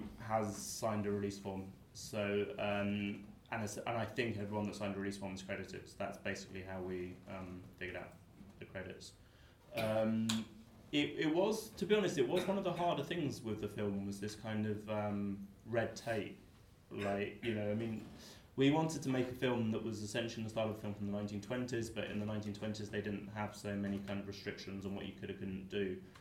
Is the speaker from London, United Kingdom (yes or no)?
yes; Kingston, London, United Kingdom; I'm from Kingston, so nice shout out.